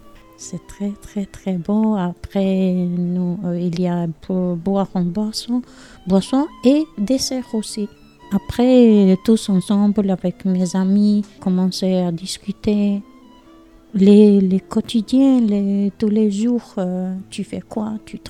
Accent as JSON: {"language": "French", "country": "Albania", "tie": "born or raised there", "second_language": "French", "moved": "as an adult", "lives_now": "Lons-le-Saunier, France", "said": "Ce n'est pas facile pour moi parce que j'ai grandi en Albanie. Et ma famille et tout. Mais je suis trop contente que je sois ici, en France."}